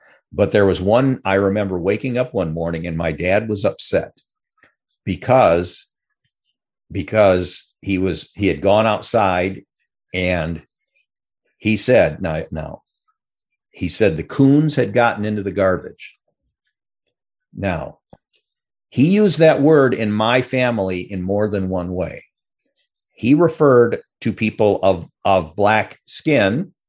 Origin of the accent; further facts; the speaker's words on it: Alpena, Michigan, United States; That growing up in Alpena, Michigan, everybody looked like me, okay, and there were no blacks, there were no Hispanics, there were no Native Americans.